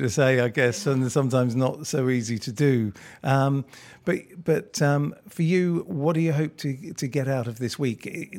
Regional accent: England, United Kingdom; No, well, I'm English and we've tried to control the weather and gave up a long, long time ago.

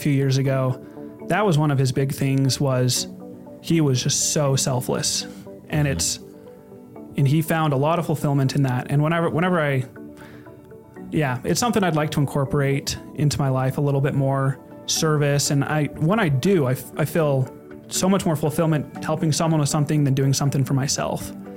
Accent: Bountiful, Utah, United States; I'm from Bountiful, Utah.

